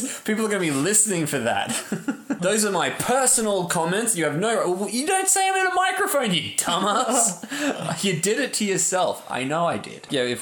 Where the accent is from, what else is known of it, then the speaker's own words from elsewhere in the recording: Australia; I'm sorry, we're Australian. You need to learn English.